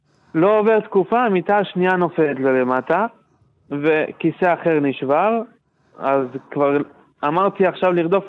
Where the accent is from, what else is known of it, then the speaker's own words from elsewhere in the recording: Holon, Tel Aviv District, Israel; אני מחולון, אנחנו בדרך אליכם